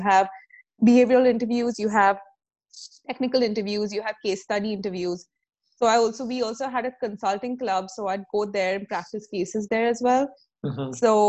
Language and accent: English; Mumbai, Maharashtra, India; So I'm originally from Mumbai in India, and there the job search process is very different